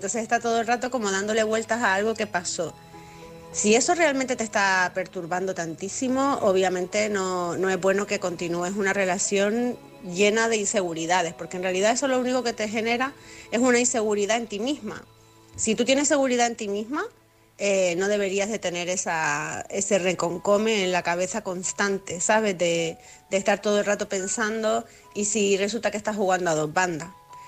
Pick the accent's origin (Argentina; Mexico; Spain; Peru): Spain; Canary Islands; de Gran Canaria